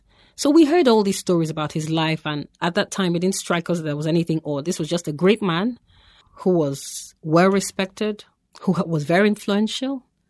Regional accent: Nigeria; when you, as an African, you write a novel as a Nigerian and African, you're expected to begin to speak about issues of the continent.

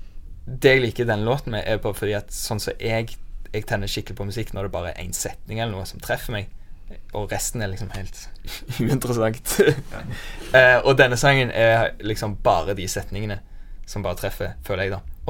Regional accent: Stavanger, Rogaland, Norway; vi vokste opp med sånn, i Stavanger med sånn

